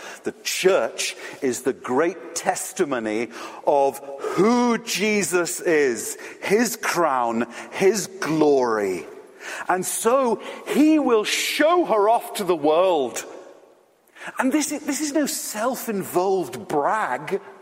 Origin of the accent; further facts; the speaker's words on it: England, United Kingdom; I am quite English.